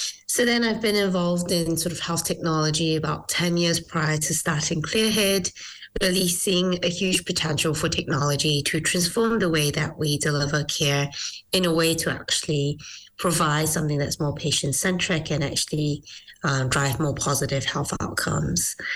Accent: Malaysia; now in New Zealand; I was originally from Malaysia, migrated to New Zealand

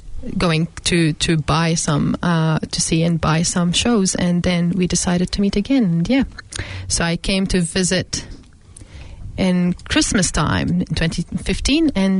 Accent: Lebanon; I'm originally from Lebanon. I was born into a Christian family

